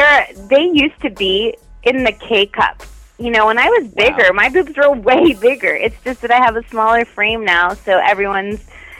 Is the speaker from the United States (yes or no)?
no; Toronto, Ontario, Canada; Yep, born and raised in Toronto, Canada. Canadian.